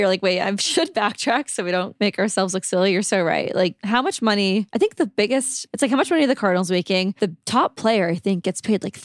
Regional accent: Ireland; because the world feels bad for me that everyone thinks … because I'm Irish.

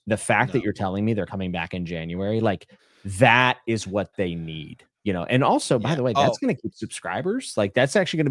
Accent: Pittsburgh, Pennsylvania, United States; I'm from Southwestern PA, the Pittsburgh area.

